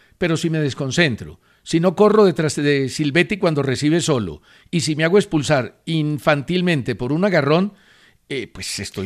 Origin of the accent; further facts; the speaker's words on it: Antioquia, Colombia; Oíste, sos, nosotros los paisas también.